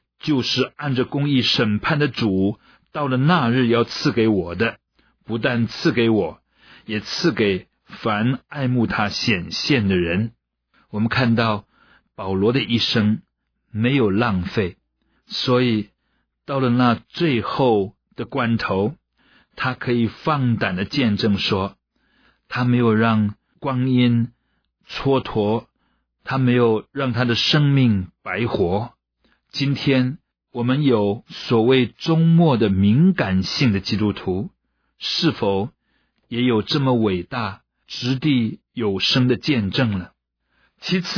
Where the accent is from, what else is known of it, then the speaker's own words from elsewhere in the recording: China; 在西方的成语有一句叫做储蓄怜悯的说法，听起来有一点点像我们中国人所说的积阴德的说法。